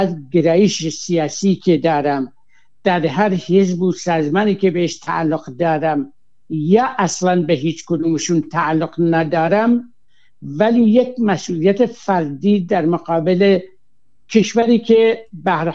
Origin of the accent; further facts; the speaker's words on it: Iran; با عنوان کسی که از ایران اومدم اینجا